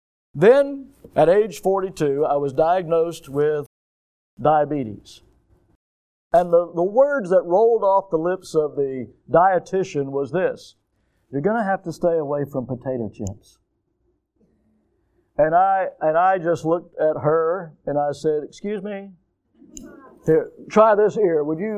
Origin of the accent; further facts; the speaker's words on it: Milton, United States; As a kid, we grew up here in Milton, and we had our potato chips delivered to our house.